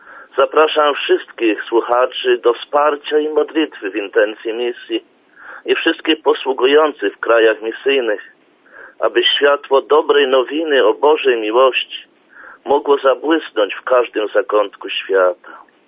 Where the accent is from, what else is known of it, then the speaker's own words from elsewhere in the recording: Zuzowy, Łódź Voivodeship, Poland; now in South Africa; Pochodzę z diecezji radomskiej z Polski, z parafii Przedbórz, z małej wioski Zuzowy.